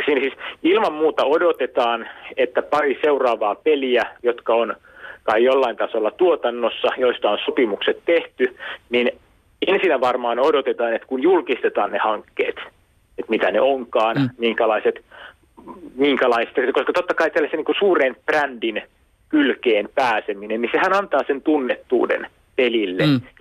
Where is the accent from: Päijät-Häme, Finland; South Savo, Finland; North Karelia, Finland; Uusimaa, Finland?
South Savo, Finland; Mikkeli; Nyt mun kotikaupunkini Mikkelin